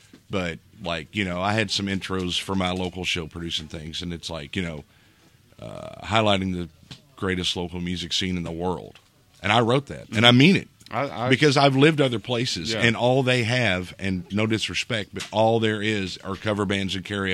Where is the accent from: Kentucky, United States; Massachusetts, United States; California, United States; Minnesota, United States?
Kentucky, United States; Louisville; moved away; it just so happens I grew up in Louisville in the 80s and 90s